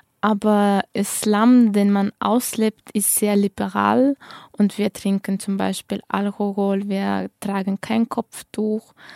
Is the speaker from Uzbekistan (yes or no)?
yes; Uzbekistan; German is a second language; moved away as an adult; now in Germany; Ursprünglich komme ich aus Usbekistan, das ist ein Land in Zentralasien, und seit 4 Jahren lebe ich in Deutschland.